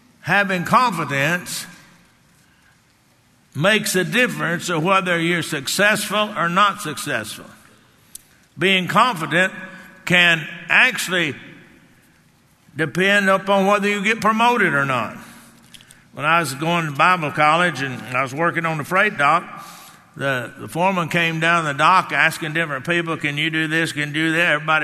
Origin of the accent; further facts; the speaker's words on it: Texas, United States; I'm being from Texas. I know a little bit about riding horses.